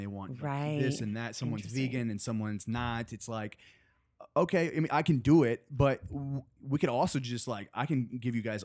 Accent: Chelsea, Michigan, United States; now in Los Angeles, United States; Well, I am from Michigan. I'm from a small town in Michigan. Have you heard of Chelsea, Michigan?

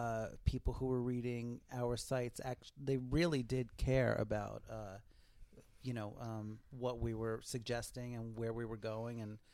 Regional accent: Brooklyn, New York, United States; so I grew up in Brooklyn

